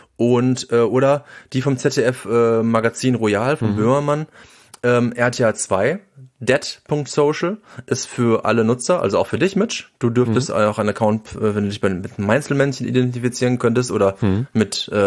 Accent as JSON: {"language": "German", "town": "Cologne", "region": "North Rhine-Westphalia", "country": "Germany", "said": "für mich als Kölner"}